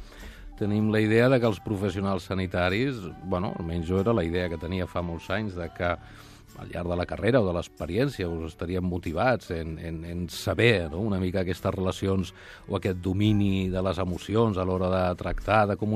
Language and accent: Catalan; Sant Boi de Llobregat, Catalonia, Spain; Sant Boià.